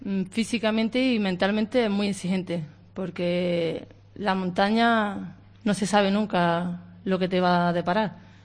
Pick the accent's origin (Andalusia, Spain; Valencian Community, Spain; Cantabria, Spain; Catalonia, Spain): Andalusia, Spain; Córdoba; Yo soy de Córdoba.